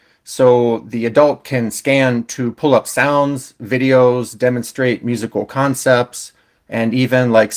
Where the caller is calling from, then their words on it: Las Vegas, Nevada, United States; I'm calling from Las Vegas, Nevada